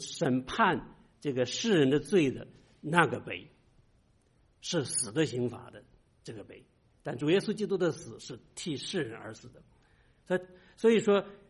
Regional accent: Shandong, China; 我是山东人，就山东人对父亲呢，这个有好多的称呼

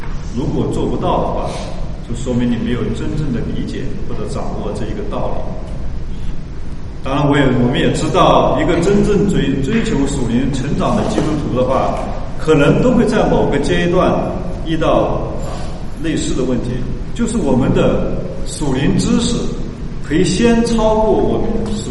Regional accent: China; now in United States; 相信在美国的这些我们中国人都会做体检

